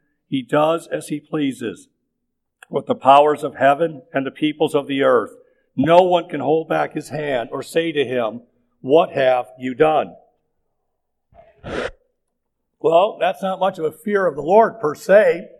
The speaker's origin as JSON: {"language": "English", "town": "Detroit", "region": "Michigan", "country": "United States", "said": "I know nothing about sheep. I'm from Detroit, for crying out loud."}